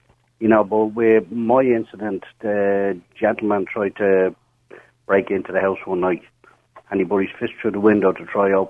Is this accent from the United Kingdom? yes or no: no; Clonsilla, Leinster, Ireland; Like, I mean, I'm from the Clonsilla area.